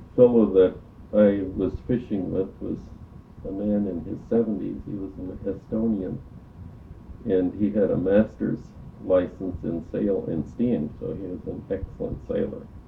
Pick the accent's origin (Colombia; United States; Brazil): United States; Kodiak, Alaska; born or raised there